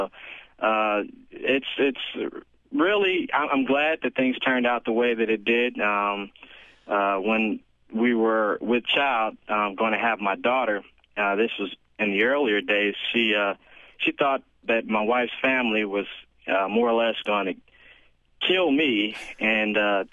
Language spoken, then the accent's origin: English; United States; Well, I'm African American, and my wife is Indian, South Asian